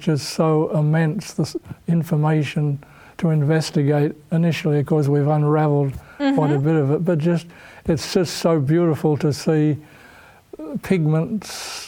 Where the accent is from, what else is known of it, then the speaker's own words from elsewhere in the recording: Australia; accent: Aussie; And my Aussie accent or what, I don't know, but they advertise it as phytochemicals.